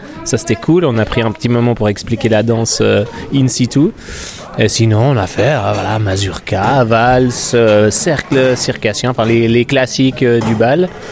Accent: Switzerland; born there; Oui, mais je suis né en Suisse.

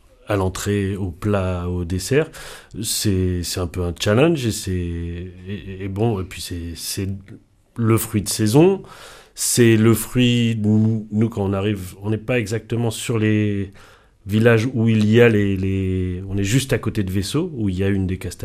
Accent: Paris, Île-de-France, France; un peu comme moi j'ai grandi à Paris, on pouvait acheter des marrons chauds

